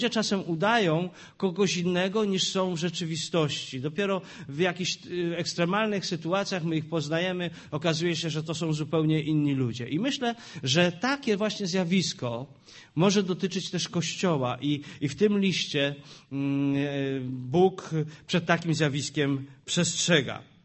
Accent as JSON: {"language": "Polish", "region": "Silesian Voivodeship", "country": "Poland", "said": "Oczywiście to było gwarą, bo my ze Śląska Cieszyńskiego tam przyjechaliśmy, więc to było tak trochę gwarą"}